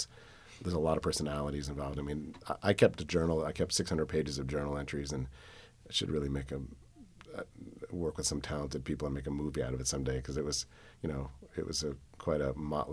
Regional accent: Philadelphia, Pennsylvania, United States; also born or lived in New York City; I grew up in Philadelphia playing music, and then when I was living in New York City working in publishing

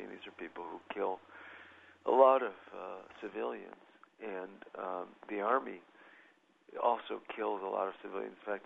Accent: Chicago, Illinois, United States; maybe that's because I grew up in Chicago where I had one mayor for my whole life, and now his son is there.

